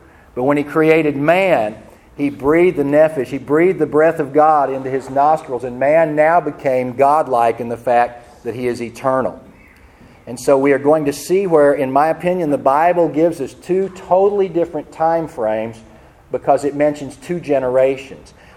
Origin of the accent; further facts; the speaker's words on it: Missouri, United States; Because I'm from Missouri, and I've seen skeletons